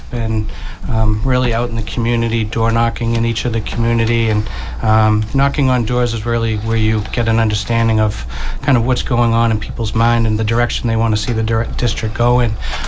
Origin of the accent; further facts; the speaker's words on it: Hingham, Massachusetts, United States; I grew up in Hingham. I attended Hingham Public Schools, graduated from Catholic Memorial High School